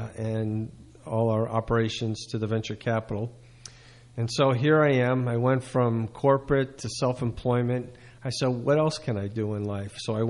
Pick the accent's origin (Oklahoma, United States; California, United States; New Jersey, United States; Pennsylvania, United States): New Jersey, United States; also born or lived in Syracuse; I was really raised in New Jersey. I was born in Syracuse, but raised in New Jersey.